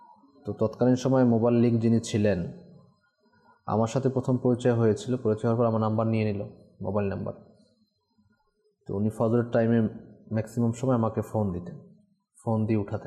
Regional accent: Barisal, Barisal Division, Bangladesh; also born or lived in Narayanganj; তো আমি তো, আমার বাড়ি তো বরিশাল, সেটা তো দর্শক জানে, জানেন। থাকতাম আমরা নারায়ণগঞ্জে

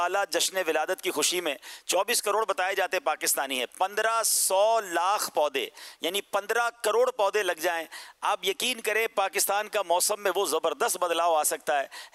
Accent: Karachi, Sindh, Pakistan; ہمارا شہر کراچی بھی

